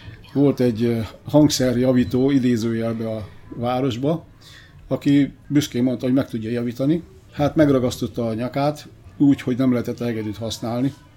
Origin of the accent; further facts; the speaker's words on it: Budapest, Hungary; moved away as an adult; now in Canada; szerencsére szülővárosomba, ami most a 22. kerület, volt egy zeneiskola